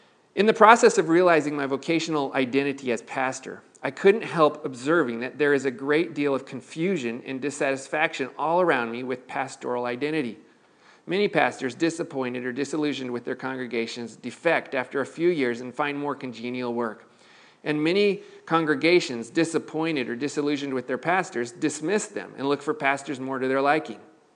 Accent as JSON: {"language": "English", "country": "United States", "said": "I love being an American. I love this place in which I've been placed, its language, its history, its energy."}